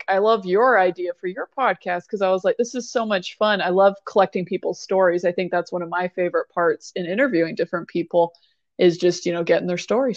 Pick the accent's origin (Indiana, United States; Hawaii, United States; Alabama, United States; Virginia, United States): Hawaii, United States; I grew up in Hawaii, which I always love saying that because I'm not gonna lie, I feel pretty blessed being from there.